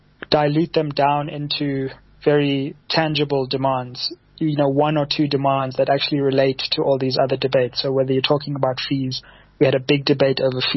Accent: South Africa; And I think in many ways, and this is encouraging as a South African, the debate about race, difficult as it is far in advance of where it is in Europe and in the UK.

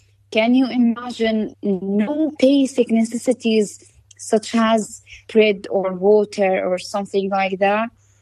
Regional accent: Gaza Strip, Palestine; English is a second language; Okay, but we are here from Gaza.

